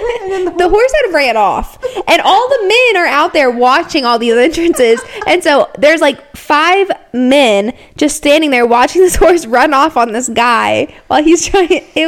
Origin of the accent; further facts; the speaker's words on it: Arkansas, United States; I went to the local Mexican restaurant in my pajamas because I'm from Arkansas. That's how I was raised.